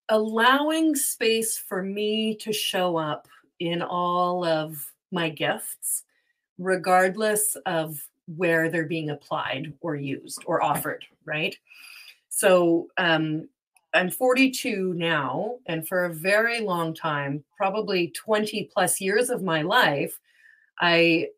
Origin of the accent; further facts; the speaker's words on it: Quebec, Canada; born there; I was born in Quebec and then I moved to Canada.